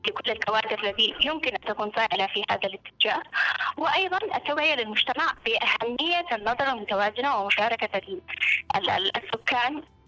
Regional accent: Yemen; نواجهه إحنا كيمنيين

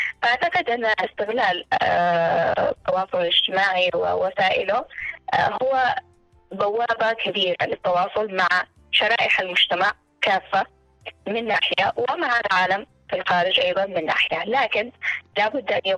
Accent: Yemen; بما يخدم أهدافنا ومصالحنا إحنا كمجتمع يمني، بما يحقق ويلبي أحلام وطموحات المواطن اليمني

